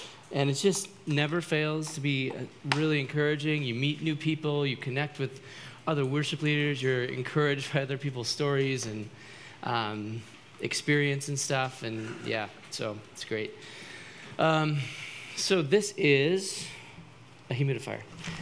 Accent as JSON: {"language": "English", "region": "West Coast", "country": "United States", "lives_now": "Florida, United States", "said": "I'm from the West Coast, played"}